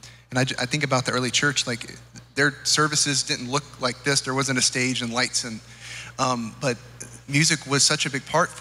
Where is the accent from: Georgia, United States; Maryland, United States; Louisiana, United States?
Georgia, United States; Winder; Yeah, story is very similar. I grew up in Winder, Georgia.